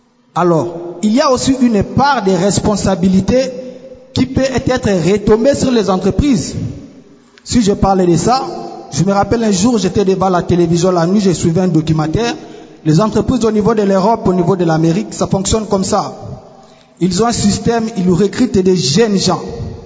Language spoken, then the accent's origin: French; Kisangani, Tshopo, DR Congo; comme chez nous à Kisangani